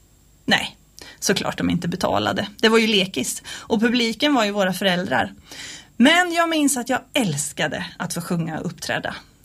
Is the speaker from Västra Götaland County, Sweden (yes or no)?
yes; Vartofta, Västra Götaland County, Sweden; Jag växte upp i Vartofta. Ett litet samhälle, strax en mil utanför Falköping.